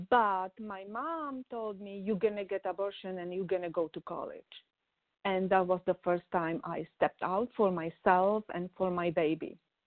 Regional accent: Czechia; English is a second language; I was born in Czech Republic behind the Iron Curtain. I was born in 1967, and the Russians came 1968, so I was there the whole time.

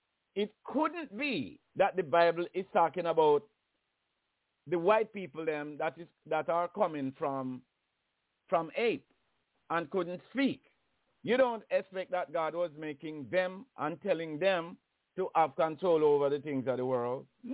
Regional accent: Jamaica; I grew up in Jamaica.

